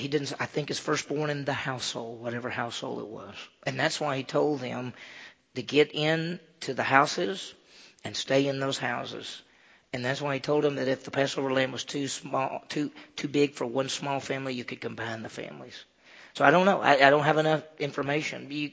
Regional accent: Meridian, Mississippi, United States; my hometown was Meridian, Mississippi, about 40,000 people.

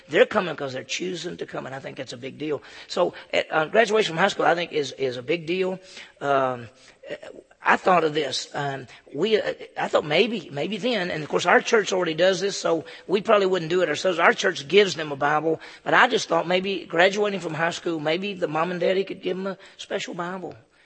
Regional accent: Mississippi, United States; When I was growing up in Mississippi, you could get a learner's permit at 14 and a half and a driver's license at 15.

